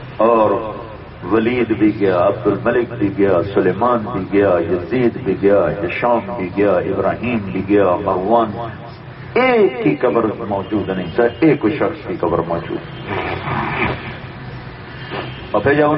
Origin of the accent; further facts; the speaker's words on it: Multan, Punjab, Pakistan; میرے ضلع، میرا ضلع ملتان ہے، ہم تو اس کے کھاتے میں ہیں